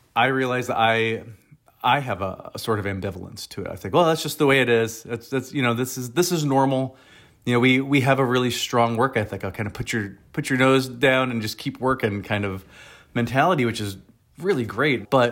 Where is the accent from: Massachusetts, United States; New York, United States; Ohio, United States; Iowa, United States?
Ohio, United States; I grew up in Northwest Ohio. I didn't even know that much about it until recently.